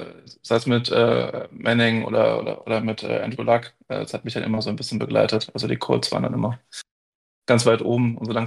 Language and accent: German; Düsseldorf, North Rhine-Westphalia, Germany